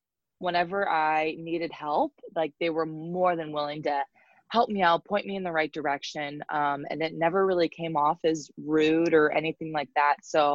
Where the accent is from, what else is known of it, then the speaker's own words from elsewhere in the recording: United States; So it was me as an American, and then the other foreigner was a Czech Republic girl.